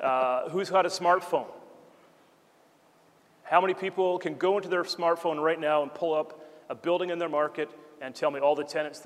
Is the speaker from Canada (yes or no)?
yes; Vancouver, British Columbia, Canada; I'm from Vancouver. I used to deliver the Vancouver Sun. I was 12.